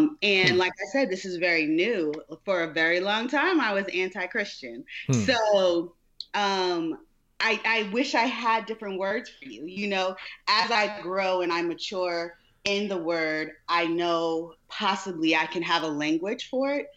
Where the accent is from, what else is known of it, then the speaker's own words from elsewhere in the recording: East Coast, United States; moved away; When I first moved, so I'm from the East Coast, and I first moved down to Georgia in the Bible Belt